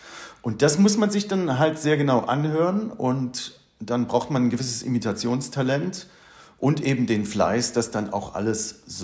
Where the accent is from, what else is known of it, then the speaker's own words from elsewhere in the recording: Thuringia, Germany; now in Berlin, Germany; Ich komme aus Thüringen gebürtig, bin aber jetzt schon seit 35 Jahren in Berlin.